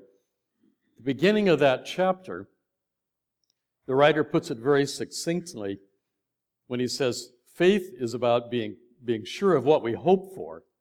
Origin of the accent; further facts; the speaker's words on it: Indiana, United States; now in Canada; Been in Canada for 40 years. But like … we grew up in the middle of Indiana.